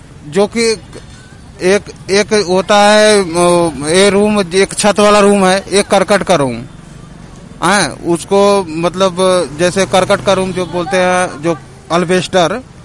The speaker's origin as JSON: {"language": "Hindi", "town": "Varanasi", "region": "Uttar Pradesh", "country": "India", "said": "मैं बनारस से रहने वाला हूं। मैं यहां 6 साल से रह रहा हूं यहां सर"}